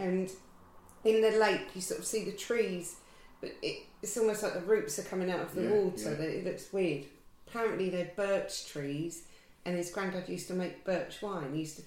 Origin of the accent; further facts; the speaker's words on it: South East England, United Kingdom; I'm from Surrey originally